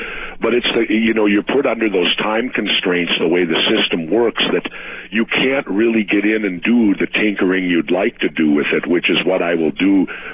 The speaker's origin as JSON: {"language": "English", "town": "Minneapolis", "region": "Minnesota", "country": "United States", "tie": "born or raised there", "said": "And if you look at my life, I come from middle class Minnesota. I grew up in South Minneapolis."}